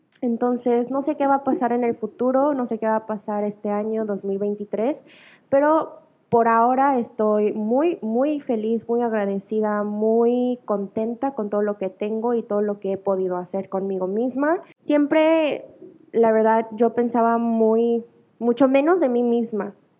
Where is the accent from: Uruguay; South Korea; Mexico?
South Korea; porque soy gorda, porque soy fea, porque, no sé, soy coreana, nunca lo voy a lograr.